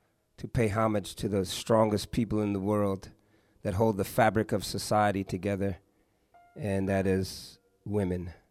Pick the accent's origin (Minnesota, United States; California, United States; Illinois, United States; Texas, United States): California, United States; And that's kind of the way I lived my life growing up in the Bay Area. And being the eighth of 14 kids